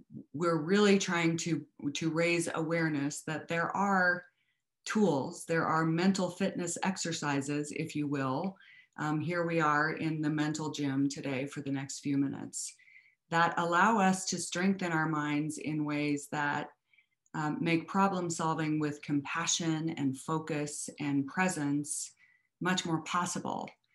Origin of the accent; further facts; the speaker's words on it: the West, United States; I want to start by talking a little bit about being a Westerner and growing up in the West.